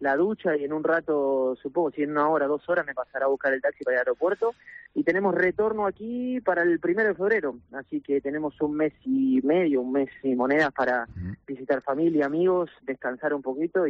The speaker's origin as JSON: {"language": "Spanish", "region": "Buenos Aires", "country": "Argentina", "said": "yo soy de Buenos Aires"}